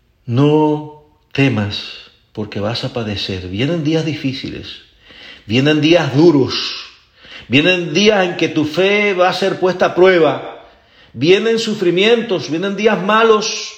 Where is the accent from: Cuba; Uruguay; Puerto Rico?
Cuba; es el segundo dirigente que tiene que ver con la energía eléctrica en mi país, en Cuba.